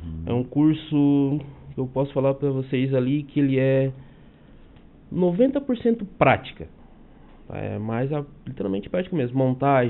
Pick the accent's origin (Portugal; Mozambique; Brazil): Brazil; Criciúma, Santa Catarina; Sou de Criciúma.